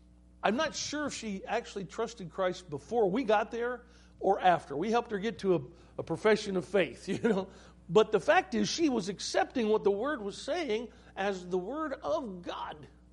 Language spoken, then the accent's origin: English; United States; I am one of them, you know. We would say, I'm an American. We have a certain culture in America, all right?